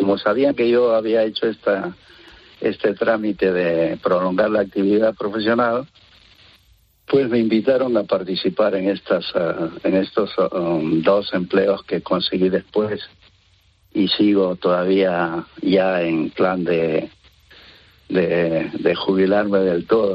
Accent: Peru; de pequeño nosotros en Perú, de muy pequeños, pues siempre estamos al pie del cañón en el sentido de hacer trabajos adecuados para la edad

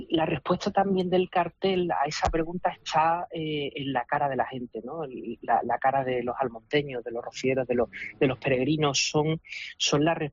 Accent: Seville, Andalusia, Spain; algo como sevillano

